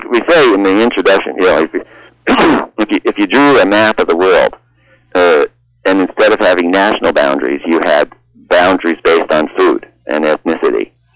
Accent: United States; now in Canada; I remember I'm American, and then I now am a citizen in Canada

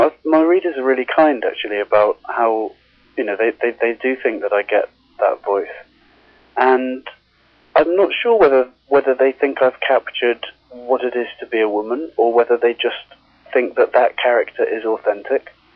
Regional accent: England, United Kingdom; whether I, as a an English man who's white, have the right to write from the point of view of a young Nigerian girl

